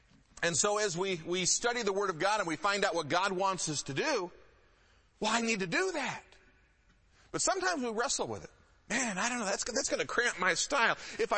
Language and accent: English; Detroit, Michigan, United States; I grew up in the Metro Detroit area